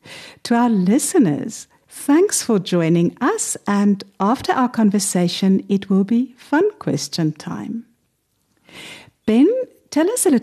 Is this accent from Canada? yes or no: no; South Africa; you spent 2 months in Cape Town, in my home country.